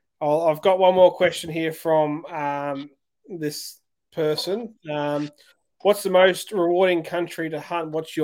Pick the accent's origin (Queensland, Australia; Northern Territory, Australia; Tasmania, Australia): Queensland, Australia; Ingham; I grew up in Ingham.